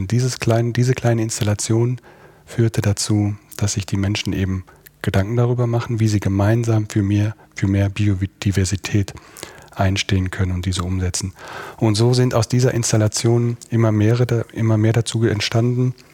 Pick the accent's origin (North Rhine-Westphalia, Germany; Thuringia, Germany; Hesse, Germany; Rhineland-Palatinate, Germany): North Rhine-Westphalia, Germany; ich bin aufgewachsen, nicht allzu weit von hier im Sauerland, pendel quasi jeden Morgen circa 15 Minuten von meinem Heimatort hier ins Büro und bin aufgrund meiner Vergangenheit, meiner Jugend sehr verwurzelt mit dem Ort.